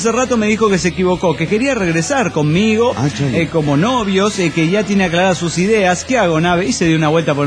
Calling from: Mexico; Soy el Tacuben de Netzahuaca, allá de México.

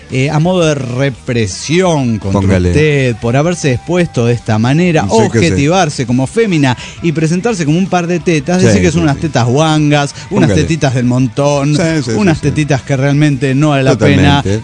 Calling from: Ciudad Guzmán, Jalisco, Mexico; Desde mi linda ciudad Guzmán, Jalisco, México.

